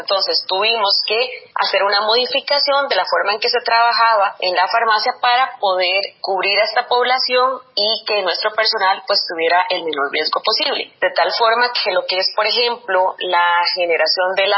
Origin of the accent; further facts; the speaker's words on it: Costa Rica; hace un resumen de varios elementos de cómo nos identificamos como costarricenses, ¿verdad? Como ticos.